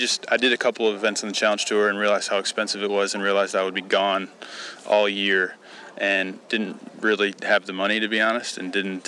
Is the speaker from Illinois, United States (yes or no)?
yes; Chicago, Illinois, United States; I think they knew who I was because I'm from Chicago playing professionally.